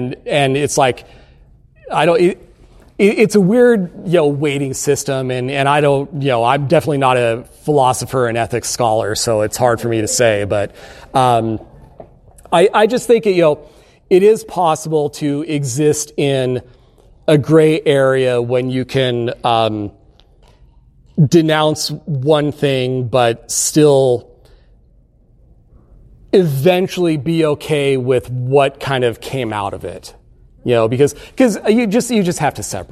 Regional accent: Phoenix, Arizona, United States; I'm from Phoenix, so I wanted to come out here.

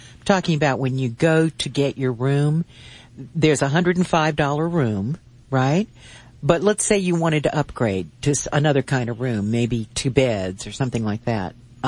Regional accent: Norfolk, Virginia, United States; I'm from Norfolk, right? That's

